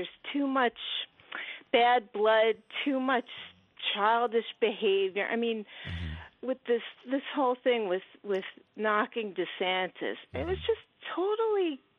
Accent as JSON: {"language": "English", "region": "New Jersey", "country": "United States", "said": "Well, I'm from Jersey."}